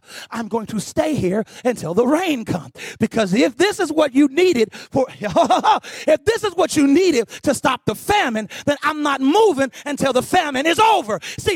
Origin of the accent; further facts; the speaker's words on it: Kansas City, United States; Y'all forgive me. I'm from Kansas City. and a little country too, so it's all messed up.